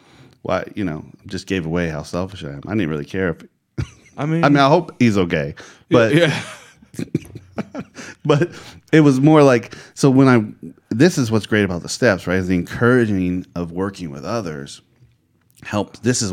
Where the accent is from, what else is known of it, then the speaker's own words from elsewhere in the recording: Bakersfield, California, United States; I grew up in Bakersfield, California, and so in Bakersfield during the winter months, in the mornings, the fog is like thick.